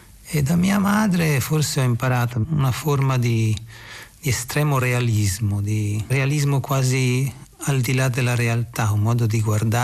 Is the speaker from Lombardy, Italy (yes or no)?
no; Padua, Veneto, Italy; Sono nato a Padova, che è una città a tutti nota, e là mi sono formato.